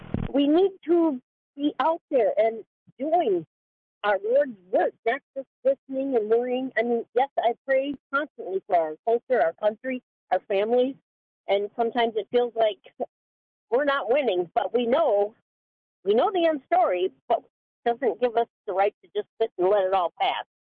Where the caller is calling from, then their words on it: Tomah, Wisconsin, United States; I'm calling from Toma, which is not too far from La Crosse.